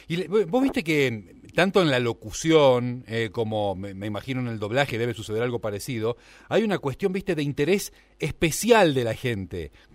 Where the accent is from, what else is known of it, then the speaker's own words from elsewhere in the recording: Jujuy, Argentina; nuestro Jujuy, de los que caminamos por estas calles todos los días